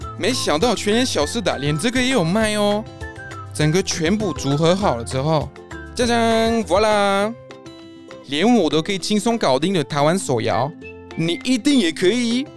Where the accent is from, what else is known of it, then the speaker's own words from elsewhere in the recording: France; 身为一个法国人，觉得台湾最棒的地方就是有满满的饮料店